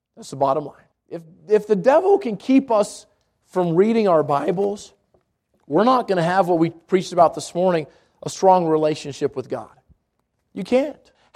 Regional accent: Georgia, United States; Talking about Georgia. I'm from Georgia. I can relate.

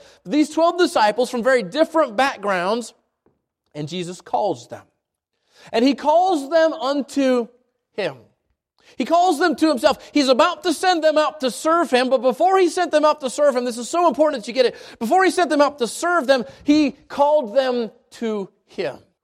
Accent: Albuquerque, New Mexico, United States; Some of us, I grew up here in Albuquerque. I grew up in the South Valley of Albuquerque.

